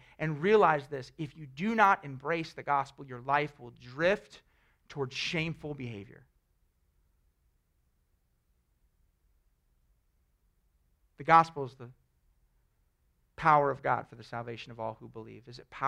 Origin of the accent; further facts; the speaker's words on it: the South, United States; it's cultural for me. I was raised in the South, you know, so I mean, gospel.